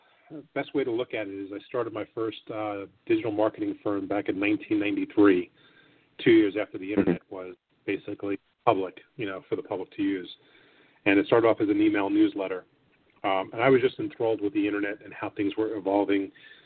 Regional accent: New York, United States; moved away as an adult; now in Delaware, United States; I had moved from New York. I'm born and raised in New York, and my wife and I and the kids moved down to Delaware.

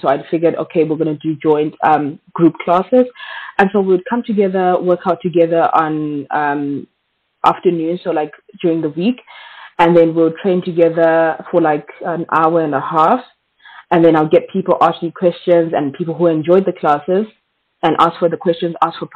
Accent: Bulawayo, Zimbabwe; now in South Africa; I actually was born and raised in Bulawayo, Zimbabwe, although I have roots in South Africa and currently living in South Africa. I come from a very traditional family.

